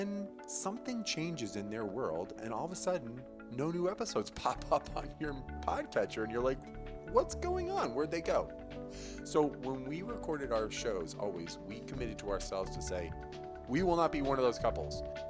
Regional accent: Midwest, United States; I mean, we're from the Midwest where everything is green and lush most of the year or covered in white snow.

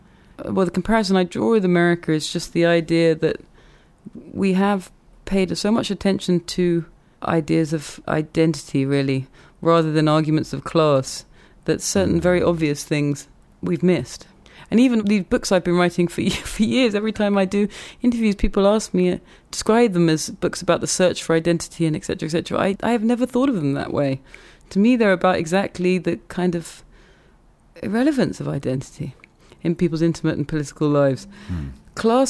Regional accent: United Kingdom; maybe because I'm British

